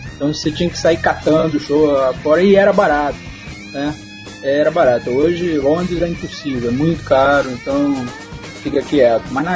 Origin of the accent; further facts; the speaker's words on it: Rio de Janeiro, Brazil; eu fui criado na Souza Lima, Posto 6, com os pescadores ali, com a galera do surf